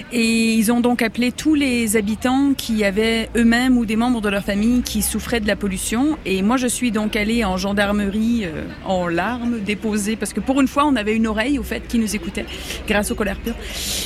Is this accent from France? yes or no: no; Montreal, Quebec, Canada; surtout moi qui viens de la ville, j'ai grandi à Montréal